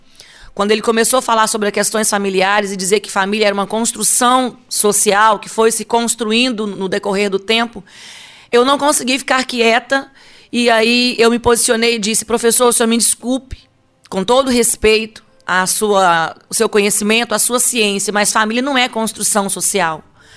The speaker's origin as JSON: {"language": "Portuguese", "region": "Minas Gerais", "country": "Brazil", "tie": "born or raised there", "moved": "yes", "lives_now": "Espírito Santo, Brazil", "said": "eu sou natural de Minas Gerais e eu estou aqui no Espírito Santo desde 1992."}